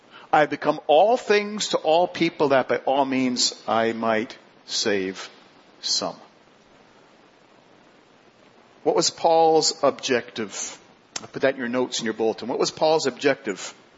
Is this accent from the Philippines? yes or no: no; Queens, New York, United States; I'm from Queens, so that is my culture.